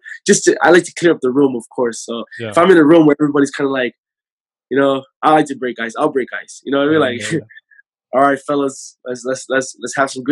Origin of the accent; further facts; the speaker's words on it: California, United States; now in Hawaii, United States; I'm from California, so when it's hot outside here in Hawaii, my face is not always the prettiest, man.